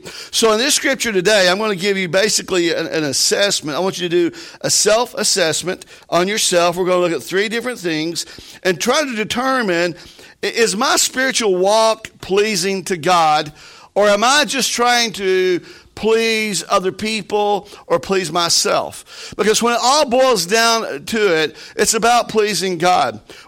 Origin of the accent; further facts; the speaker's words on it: Knoxville, Tennessee, United States; I'm from the South. Tennessee. I grew up in East Tennessee. In Knoxville, my blood runs orange.